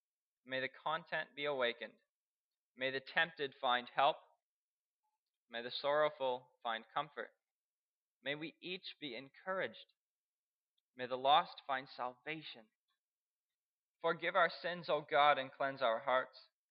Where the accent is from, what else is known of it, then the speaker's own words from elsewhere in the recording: Winnipeg, Manitoba, Canada; I am from Winnipeg, Manitoba. I am 22 years old.